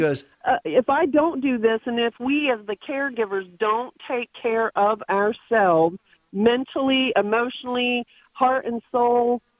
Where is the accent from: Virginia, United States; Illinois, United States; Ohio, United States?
Virginia, United States; Virginia Beach; So I'm from Virginia Beach, but I'm on my way to D.C.